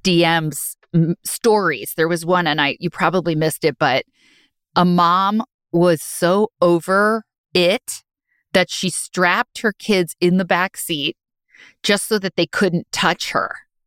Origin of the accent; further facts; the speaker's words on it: New Jersey, United States; Also, I'm from New Jersey. Like, the driving doesn't bother me.